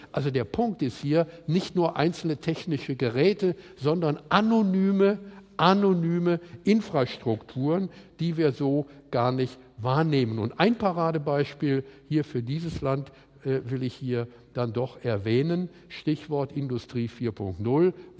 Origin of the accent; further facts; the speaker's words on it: Munich, Bavaria, Germany; ich komme ja aus München, Autostadt